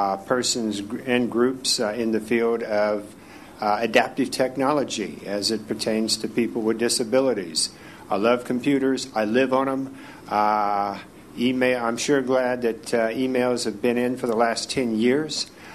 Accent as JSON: {"language": "English", "town": "San Francisco", "region": "California", "country": "United States", "said": "I'm from San Francisco and represent the disabled community at large."}